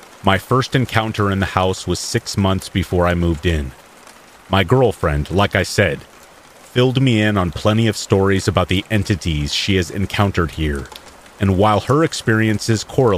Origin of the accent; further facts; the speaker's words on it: Norfolk County, Ontario, Canada; now in Tillsonburg, Canada; I was born and raised in Norfolk County, and have since lived all over the province